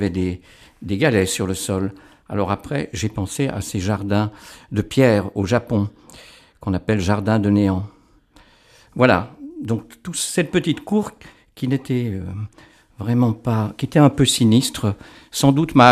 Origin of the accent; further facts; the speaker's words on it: Annecy, Auvergne-Rhône-Alpes, France; born there; Je suis né à Annecy en 1951.